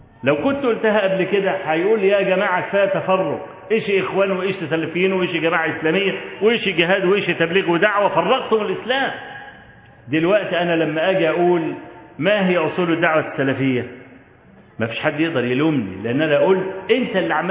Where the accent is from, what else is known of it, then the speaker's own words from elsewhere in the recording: Kafr El Sheikh Governorate, Egypt; جاء عندنا في كفر الشيخ، في عندنا في المحافظة